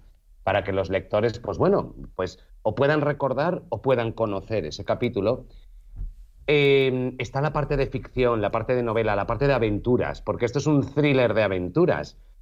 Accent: Valencia, Valencian Community, Spain; yo soy de Valencia. Yo soy de Valencia y llevo toda la vida viviendo en la capital del Turia

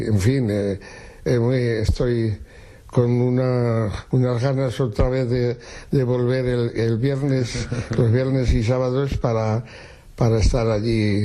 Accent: Pina de Ebro, Aragon, Spain; le he compuesto un paso doble a mi pueblo, sí.

